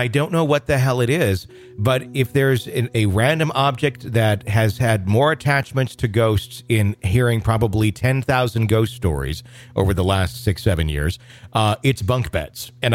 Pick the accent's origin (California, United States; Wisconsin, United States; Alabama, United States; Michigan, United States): Wisconsin, United States; I grew up in Wisconsin, and this town was like 20 miles down the road.